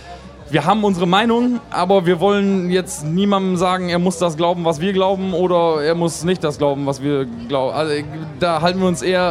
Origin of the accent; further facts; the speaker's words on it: Rheine, North Rhine-Westphalia, Germany; Wo wir herkommen, aus Rheine, das ist zwischen Münster und Osnabrück.